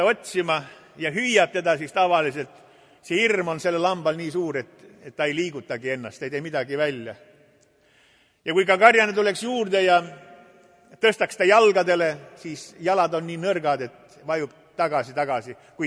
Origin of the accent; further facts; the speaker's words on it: Antsla, Võru County, Estonia; Mina kasvasin Antslas, Antsla linnas, Soodana 9.